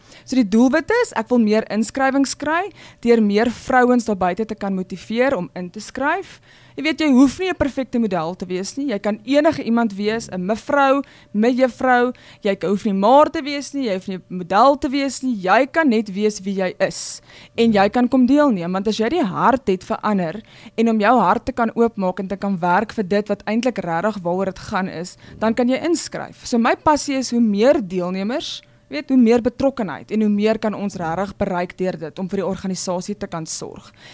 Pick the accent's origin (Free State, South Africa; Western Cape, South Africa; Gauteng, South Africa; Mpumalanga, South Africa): Gauteng, South Africa; Centurion; Wel, ek is 'n Suid-Afrikaner, ek is hier gebore, ek het hier groot geword, Laerskool Rooiskraal skool gegaan, gematrikuleer by die Hoërskool Uitsig en nog al die pad in Centurion.